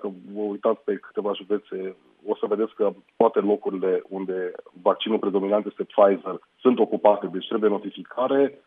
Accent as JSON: {"language": "Romanian", "town": "Sibiu", "region": "Sibiu County", "country": "Romania", "said": "sunt din Sibiu, verific Sibiu, Brașov, Cluj"}